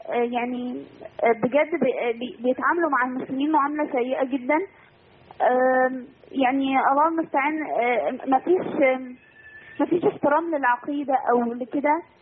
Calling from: Canada

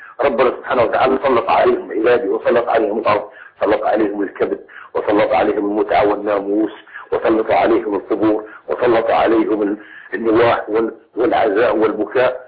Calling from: Libya; من ليبيا. الله يخليك.

